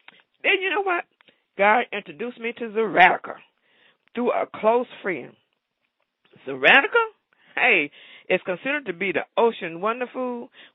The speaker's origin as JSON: {"language": "English", "town": "New Bern", "region": "North Carolina", "country": "United States", "said": "I'm from New Bern, North Carolina."}